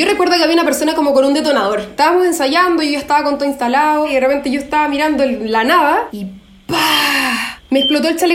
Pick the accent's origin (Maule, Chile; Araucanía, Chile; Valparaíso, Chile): Valparaíso, Chile; Viña del Mar; Yo soy de Viña del Mar, así que para mí fue una decisión así como todo o nada. Me cambié de ciudad